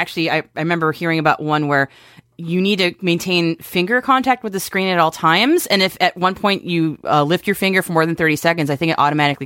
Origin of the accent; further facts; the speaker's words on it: United States; I'm American.